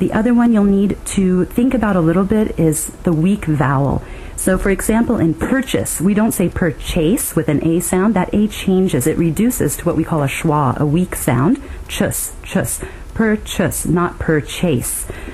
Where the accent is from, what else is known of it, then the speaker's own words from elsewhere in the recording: United States; Myself as an American, I need to use a British T in words like water.